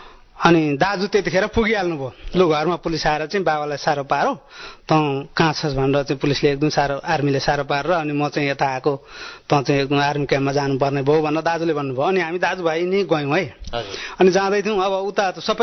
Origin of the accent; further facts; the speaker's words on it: Emire, Dagana, Bhutan; म दागाना इमिरेको हुँ म मान्छे, इमिरे ब्लकको, मेरो घर नम्बर 36 हो